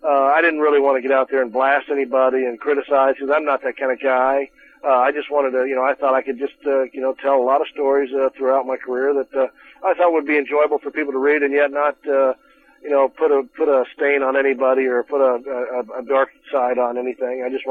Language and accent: English; Wyoming, United States; It talks about growing up in Wyoming a little bit. I start off talking about growing up in Wyoming